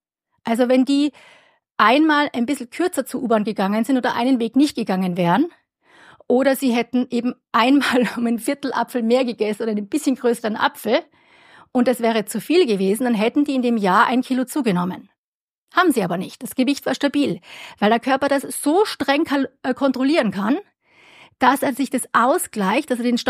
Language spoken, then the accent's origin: German; Kitzbühel, Tyrol, Austria; ich bin ja aus Tirol. Also aus Kitzbühel und da gibt es ein berühmtes Skirennen.